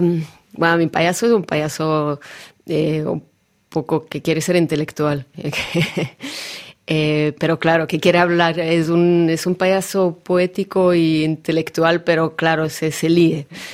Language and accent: Spanish; Russia; Spanish is a second language; no paraba de decirle, soy rusa, porque él no comprendía de dónde venía.